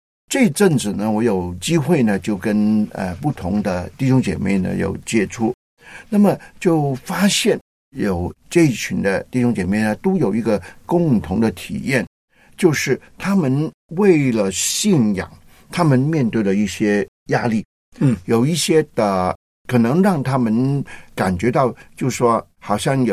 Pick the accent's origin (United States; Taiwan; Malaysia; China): China; 当然我们是中国人，神爱我们中国人